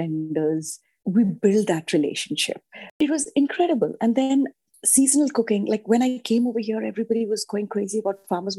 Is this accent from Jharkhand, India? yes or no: yes; Ranchi, Jharkhand, India; also born or lived in Punjab; So I grew up in this really this small town in India called Ranchi, which is in eastern India, very close to Calcutta. And I was born in Punjab, but my parents were working over there. So I spent like till my 12th grade